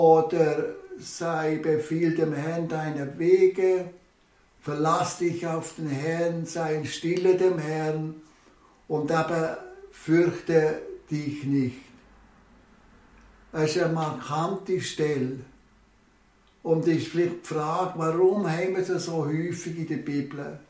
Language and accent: German; Switzerland; wir als Schweizer sind so stolz auf all die Freiheiten, die wir dürfen haben, die uns unsere Vorväter haben erkämpft und haben errungen.